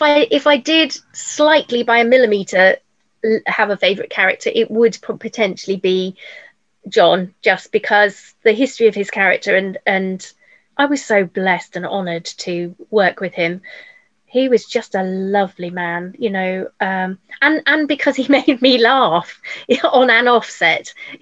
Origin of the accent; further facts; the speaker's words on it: South West England, United Kingdom; I was fresh from Cornwall, you know, bright lights of London and everything.